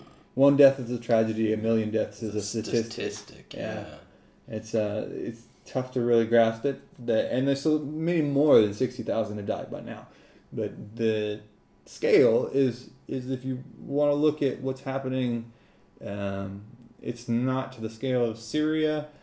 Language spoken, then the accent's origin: English; Merced, California, United States; I grew up in Merced, California, which is in the center of the San Joaquin Valley, heavily Latino. Most of my friends growing up were Latino from Mexico or El Salvador mostly